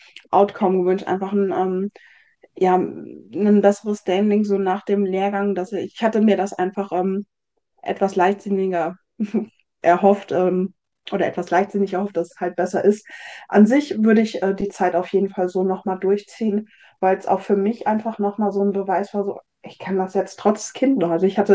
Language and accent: German; North Rhine-Westphalia, Germany; ich komme aus dem Siegerland, das ist jetzt recht industriell geprägt